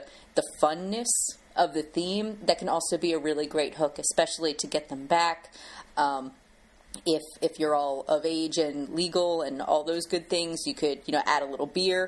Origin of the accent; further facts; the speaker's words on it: United States; you know, we're American, so, you know, we of course know absolutely nothing, you know, east of the Atlantic and west of the Pacific, because we're uncultured like that.